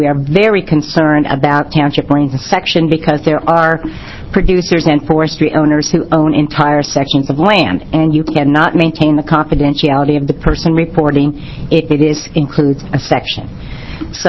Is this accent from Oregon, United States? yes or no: yes; Hood River, Oregon, United States; I'm from Hood River, Oregon. I'm a fourth-generation orchardist.